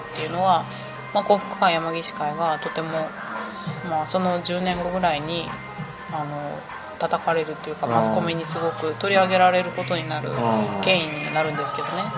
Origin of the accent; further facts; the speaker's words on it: Ehime, Japan; まあ、愛媛が出身なんですけど私、